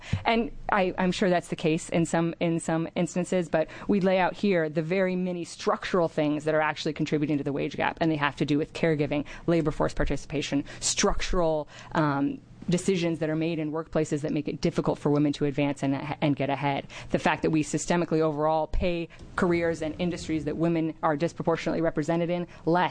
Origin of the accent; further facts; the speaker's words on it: Ashland, Oregon, United States; now in Portland, United States; I grew up in Southern Oregon and Ashland, and I now live in Portland, so I know just how tempting it can be to look at state-level data.